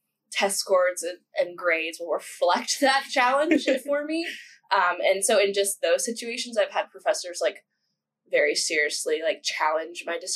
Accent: California, United States; I'm from the Bay Area, so I was lucky enough to be around very influential tech area

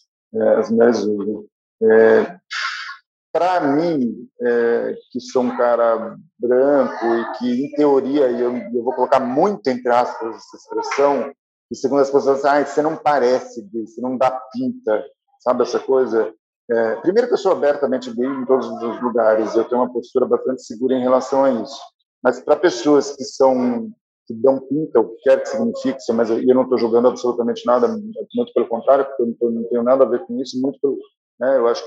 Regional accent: São Paulo, Brazil; Eu sou paulista, eu tenho família de origem nordestina, então eu não sou um paulistano clássico

